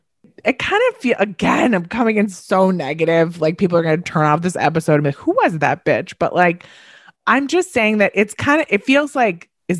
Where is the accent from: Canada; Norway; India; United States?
United States; New York; Like, we're from Long Island. We get it.